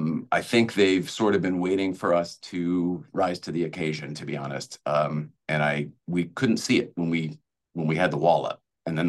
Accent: New England, United States; I mean, I'm from New England

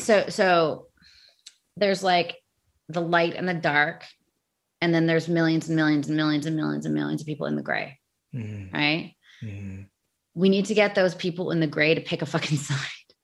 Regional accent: Canada; 'cause I'm Canadian, so I don't think they'll allow that.

